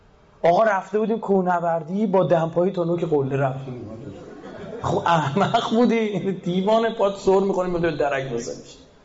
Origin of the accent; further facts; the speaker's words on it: Iran; یکم فکر کنیم ما ایرانیم